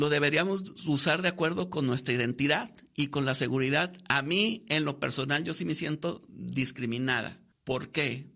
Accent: Culiacán, Sinaloa, Mexico

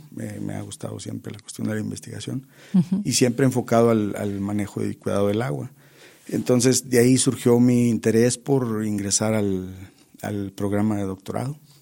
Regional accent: Nombre de Dios, Durango, Mexico; Sí, yo soy de Nombre de Dios.

